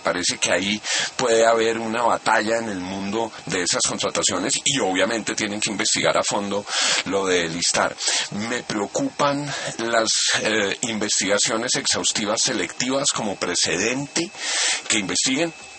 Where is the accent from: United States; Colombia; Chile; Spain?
Colombia; como colombiano